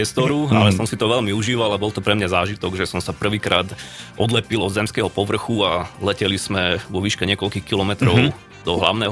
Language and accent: Slovak; Košice, Košice Region, Slovakia; Ono to začalo už v detstve. Ja pochádzam z východu, z Košic, kde je veľká letecká tradícia.